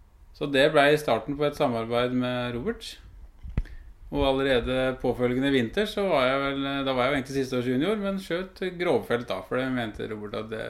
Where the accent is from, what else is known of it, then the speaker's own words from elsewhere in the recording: Råde, Østfold, Norway; Jeg kommer fra Råde.